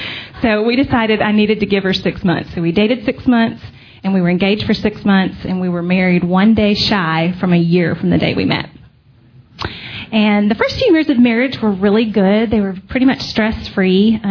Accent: Opelika, Alabama, United States; born there; And I was born in a tiny little town called Opelika, Alabama. And if you don't say it like Opelika, you're not saying it right.

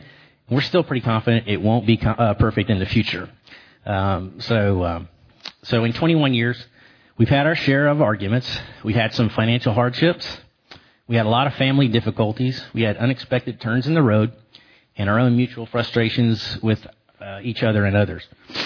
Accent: Dallas, Texas, United States; And my family growing up in Lake Highlands was pretty much a picture-perfect family.

